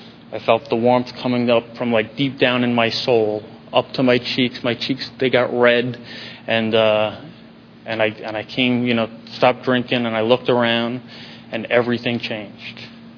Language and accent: English; New York, United States; when I grew up in New York, if you can't tell from the accent, came from a good family.